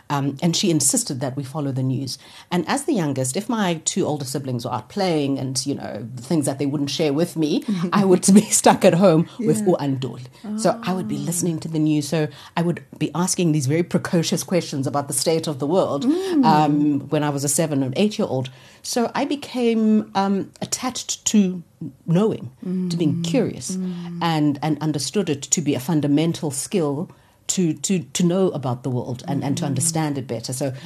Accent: Cape Town, South Africa; also born or lived in Mthatha; As you say, I mean, I grew up partially in Mthatha and Cape Town.

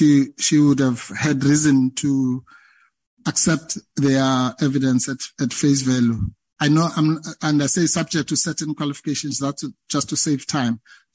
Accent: South Africa; I call them the big five, being a South African.

